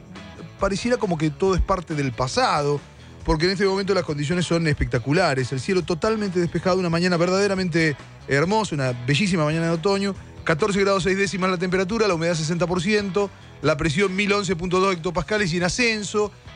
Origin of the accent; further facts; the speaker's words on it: Argentina; lo digo como argentino, comprender